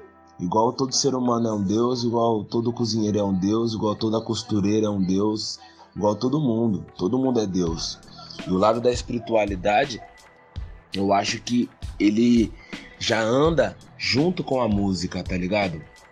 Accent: Taubaté, São Paulo, Brazil; E aí eu, por colar com o meu primo e uns amigos lá na minha cidade, de Taubaté

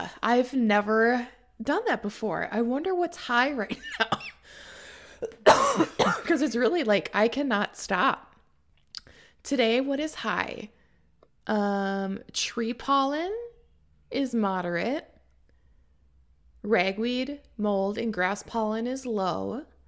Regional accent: La Crosse, Wisconsin, United States; I consider him to be a hometown murderer. Like, he's my hometown murderer.

